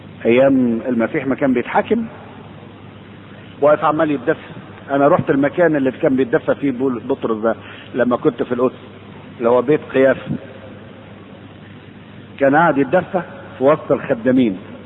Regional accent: Egypt; كان زمان يعني قبل السد العالي عندنا في مصر كان النيل يجي يغرق البلاد

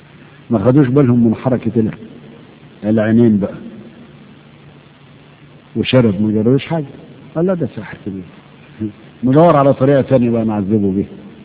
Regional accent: Egypt; ده عندنا في مصر لما كانوا بيرشوا الشوارع بالزفت

